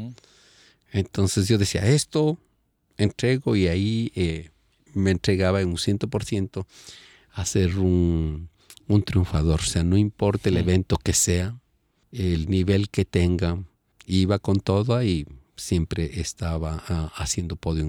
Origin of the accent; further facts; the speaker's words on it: Ecuador; yo soy ecuatoriano y estoy en las mismas condiciones o mejores condiciones que el resto.